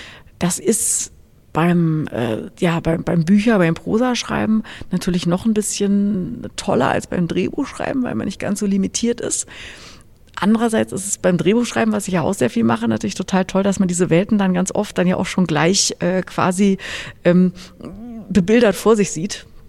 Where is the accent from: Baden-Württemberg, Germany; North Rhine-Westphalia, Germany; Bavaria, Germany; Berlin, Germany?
Berlin, Germany; born there; in dem Bezirk, wo ich geboren bin, in Berlin.